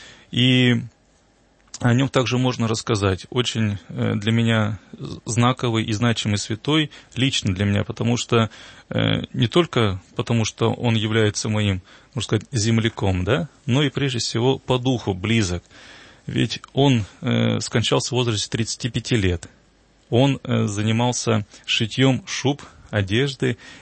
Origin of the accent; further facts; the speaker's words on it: Sverdlovsk Oblast, Russia; born there; мне приятно говорить о том месте, где я родился в Свердловской области.